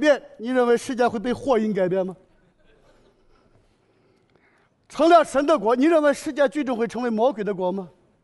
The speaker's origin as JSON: {"language": "Chinese", "country": "China", "said": "我们中国人一般把天国局限在哪个地方呢？"}